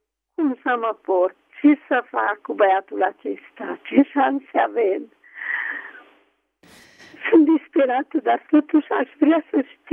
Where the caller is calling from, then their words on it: Mureș County, Romania; Sunt din Mureș.